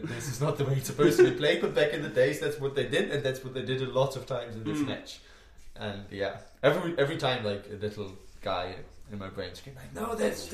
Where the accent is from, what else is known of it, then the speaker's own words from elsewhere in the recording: Hamburg, Germany; Actually played for my hometown club, Hamburg.